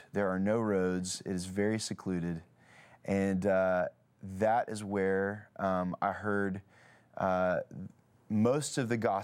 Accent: Nashville, Tennessee, United States; I grew up in Nashville. My mom is a hairdresser. My dad is a retired police officer. So it's not like I come from a music family, but I just happened to be born in Music City.

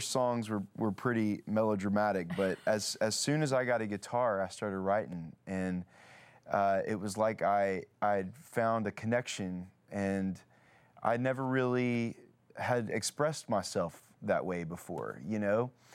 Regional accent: Nashville, Tennessee, United States; I grew up in Nashville. My mom is a hairdresser. My dad is a retired police officer. So it's not like I come from a music family, but I just happened to be born in Music City.

